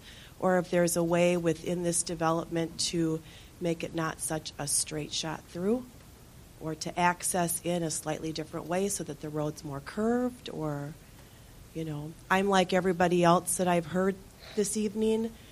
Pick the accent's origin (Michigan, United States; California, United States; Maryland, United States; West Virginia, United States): California, United States; I grew up in California.